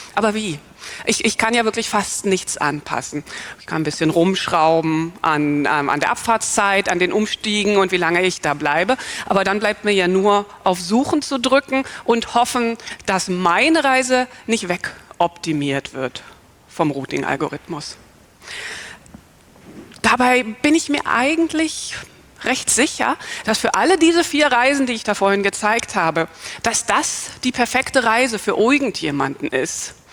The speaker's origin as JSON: {"language": "German", "region": "Berlin", "country": "Germany", "said": "ich komme aus Berlin"}